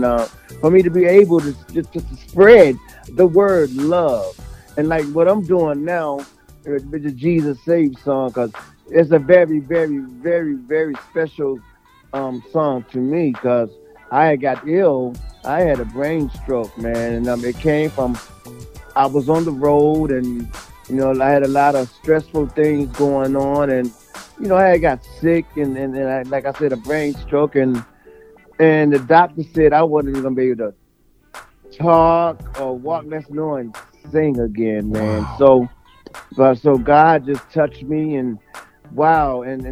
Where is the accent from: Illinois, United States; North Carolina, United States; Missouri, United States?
North Carolina, United States; I was a little kid, man, a little boy, man, in North Carolina. I was born in North Carolina, man.